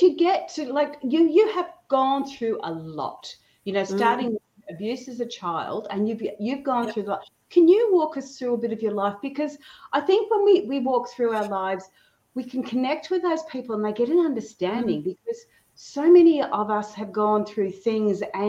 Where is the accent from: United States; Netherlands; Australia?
Australia; accent: Australian; I have tried to pronounce this and my Australian accent, or my tongue, has trouble with it every time.